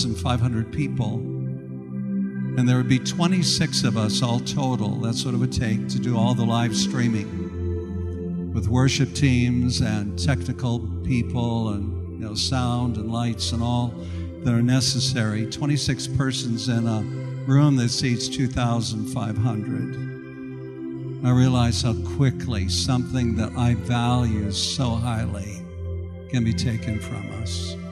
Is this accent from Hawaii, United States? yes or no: no; South Dakota, United States; When I was a youth in the youth department of the church that I grew up in out in South Dakota